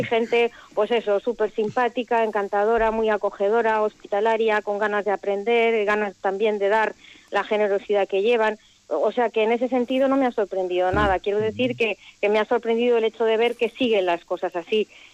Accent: Madrid, Community of Madrid, Spain; born there; Mira, yo nací en Madrid. Sí, y luego hice estudios en Madrid

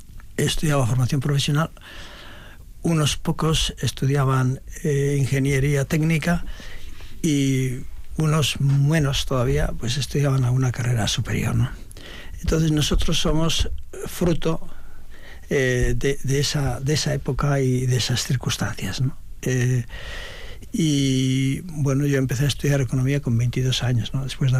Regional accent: Ataun, Basque Country, Spain; en Vitoria éramos vascos porque hablábamos euskera. Y al final yo suelo decir con cierto orgullo, pues, ¿de dónde eres? Pues soy de Ataun.

